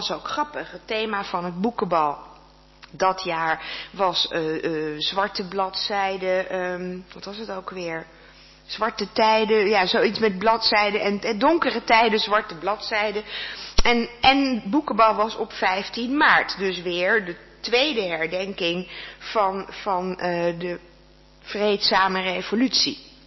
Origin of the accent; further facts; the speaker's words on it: Netherlands; het is toch heel raar dat ik als Nederlander dan alleen omdat ik wel eens in het openbaar spreek iets zou zeggen over iets waar ik eigenlijk heel weinig van weet